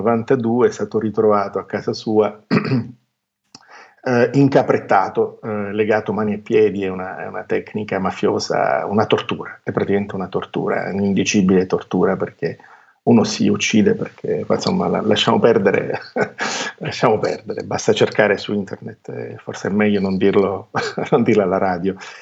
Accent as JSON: {"language": "Italian", "town": "Palermo", "region": "Sicily", "country": "Italy", "said": "io per esempio sono palermitano"}